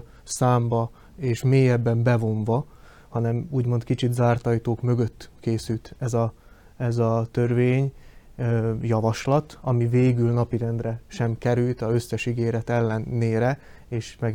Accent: Slovakia; a életünknek, mint felvidéki magyaroknak, itt a Szlovákiában, felvidéken.

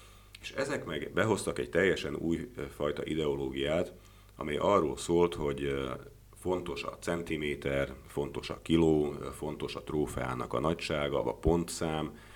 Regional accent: Felvidék, Slovakia; én felvidéki magyar vagyok, és nem tudtak bántani engem Magyarországon

